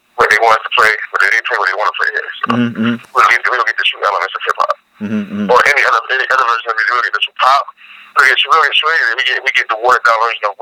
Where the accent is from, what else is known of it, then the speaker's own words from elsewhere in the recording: Virginia, United States; also born or lived in Germany; Yeah, I was born in Germany, but I've lived here the majority of my life. So, like I say, I'm from Virginia.